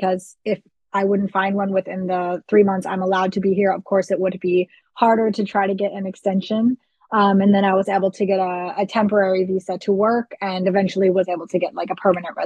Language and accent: English; United States; first language English; moved away as an adult; For me, it just feels comfortable because English is my native language. And I actually travel frequently back to the United States. And my husband and I, we even have plans to move back within the next year or two.